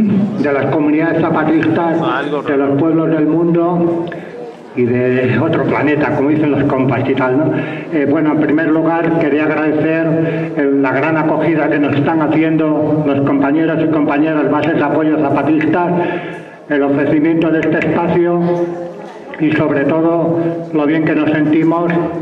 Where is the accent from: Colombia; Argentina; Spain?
Spain; Basque Country; Como digo, vengo del País Vasco, una lucha también que está situada en el Estado español.